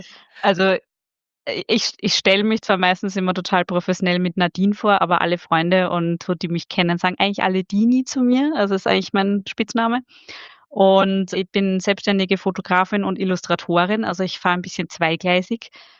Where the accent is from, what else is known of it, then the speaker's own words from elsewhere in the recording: Vienna, Austria; bin in den Bergen zu Hause, bin eigentlich ein Wiener Stadtkind. Also ich bin eigentlich Österreicherin und genau, komm aus der Stadt, aber lebe mittlerweile auch schon seit ja fast 15 Jahren in den Bergen